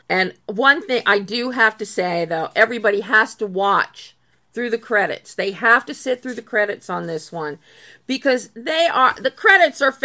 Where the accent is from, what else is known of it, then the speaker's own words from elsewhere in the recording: Philadelphia, Pennsylvania, United States; I grew up in Philly, and I think we had cartoons both days.